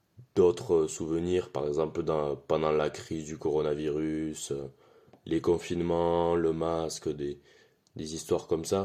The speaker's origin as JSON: {"language": "French", "town": "Pont-de-Salars", "region": "Occitanie", "country": "France", "said": "Je suis de Pont-de-Salars, mais en partant vers Rodez"}